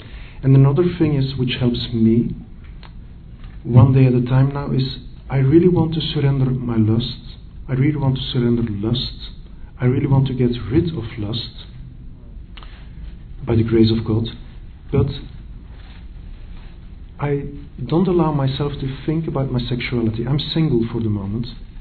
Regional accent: Belgium; I'm coming from Belgium.

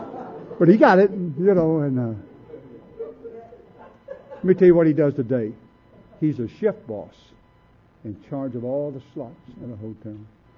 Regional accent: the South, United States; but I'm from the South and I was very prejudiced.

